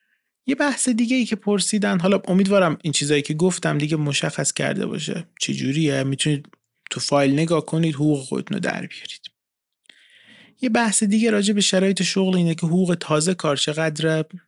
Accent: Iran; خب ما تو ایرانیم و ایرانی حساب میشیم

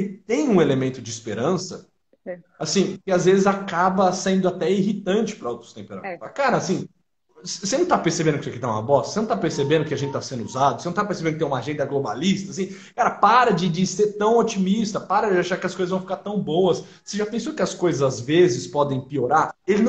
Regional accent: São Paulo, Brazil; o sotaque dela é muito diferente do meu, eu sou aqui do interior de São Paulo.

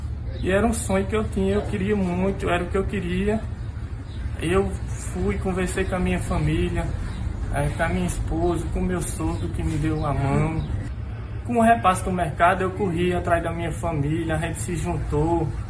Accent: Boqueirão, Paraíba, Brazil; Eu sou natural de Boqueirão, nascido e criado lá, filho de agricultor e de agricultora, Dona Graça e seu Agamenon.

